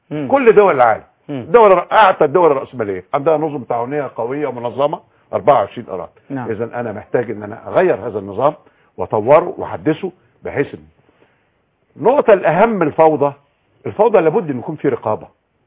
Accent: Egypt; انا دوله زراعيه مصر

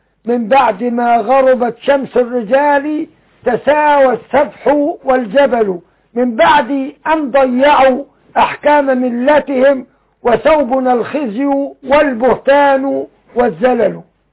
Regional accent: Beni Suef Governorate, Egypt; سيدنا واحد متقدم للانتخابات على صفوف بعض الجهات الإسلامية عندنا في بني سويف

